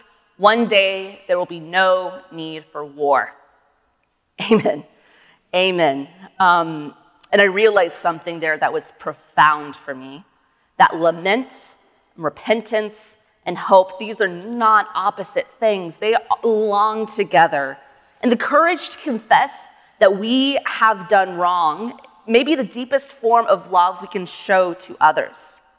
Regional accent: United States; also really convicting to me as an American.

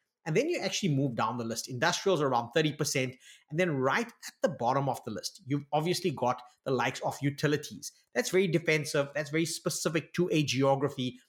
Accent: South Africa; And then lastly, as a South African, we've

